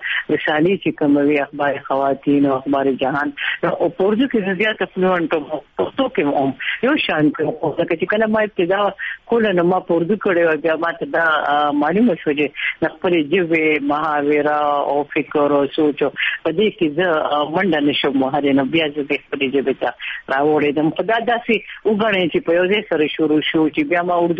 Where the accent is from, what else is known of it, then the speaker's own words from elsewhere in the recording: Mardan, Khyber Pakhtunkhwa, Pakistan; زه هم د مردان یم او په مردان کې مې سبق ویلی دی.